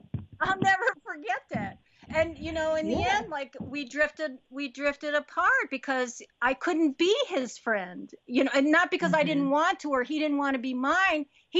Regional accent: Haiti; I don't know how to braid hair, but I've seen how it's done because I'm from Haiti.

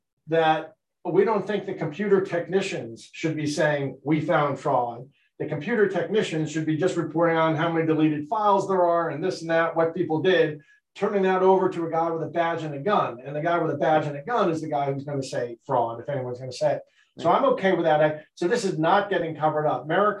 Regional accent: Ireland; I like to compare it to, being Irish, I probably use barroom brawls

